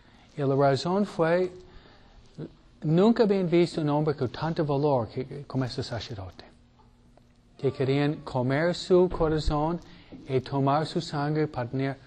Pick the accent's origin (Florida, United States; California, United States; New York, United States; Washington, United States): New York, United States; franceses que vinieron aquí en Nueva York, de donde vengo yo, ¿no?